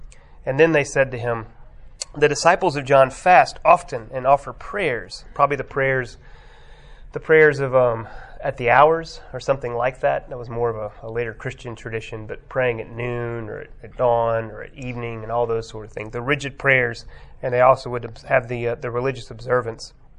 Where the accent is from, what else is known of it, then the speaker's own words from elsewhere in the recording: Texas, United States; I grew up in Texas, most of y'all know that.